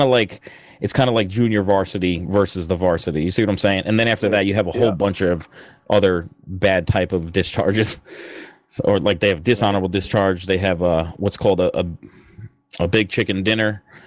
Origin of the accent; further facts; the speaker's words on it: New York, United States; born there; I live in New York somewhere. I was born in New York, and at the age of 19, I decided to enlist in the Marine Corps.